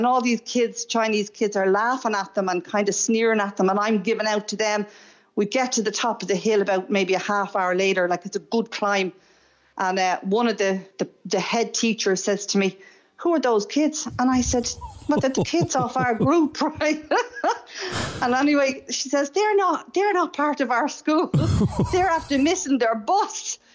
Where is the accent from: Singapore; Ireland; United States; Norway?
Ireland; Finglas, County Dublin; And so I'm originally from Finglas